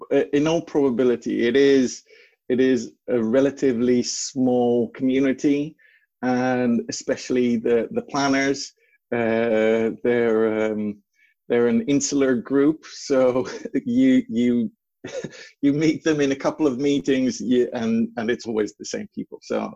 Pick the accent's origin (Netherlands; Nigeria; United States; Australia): Netherlands; also born or lived in Canada; now in United Kingdom; though you would not suspect it from my accent, I actually was born here in the UK. I moved away to Canada when I was relatively young, moved back here to the UK, and then moved to the Netherlands at a fairly young age